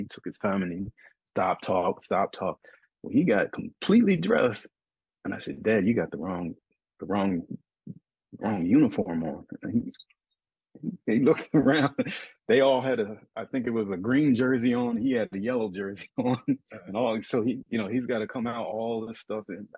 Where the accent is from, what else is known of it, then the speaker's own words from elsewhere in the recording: Wampum, Pennsylvania, United States; so I told him, "Forget it. I want to recognize my hometown." And so Wampum